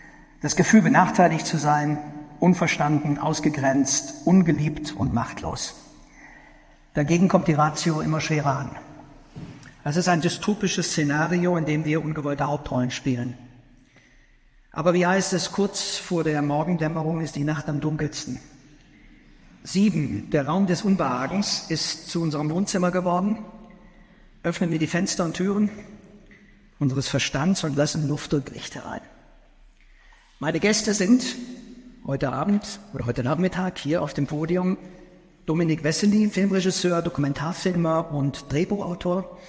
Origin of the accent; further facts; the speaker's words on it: Freiburg, Baden-Württemberg, Germany; Ich komme aus Freiburg.